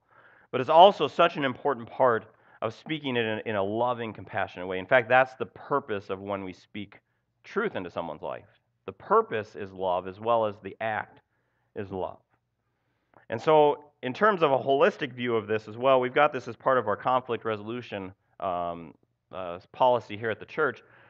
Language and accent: English; Minnesota, United States; Minnesota, where I'm from, even just saying Minnesota, you know I'm from Minnesota. But Minnesota is just even worse, just trust me.